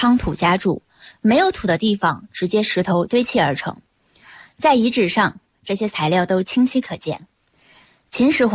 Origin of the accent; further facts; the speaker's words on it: Anyang, Henan, China; 我的家乡是国家历史文化名城河南安阳，在老家河南最近古风盛行